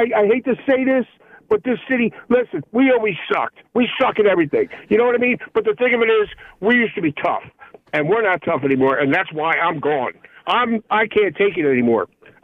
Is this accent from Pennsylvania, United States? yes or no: yes; Havertown, Pennsylvania, United States; I was born and raised in Havertown, dude.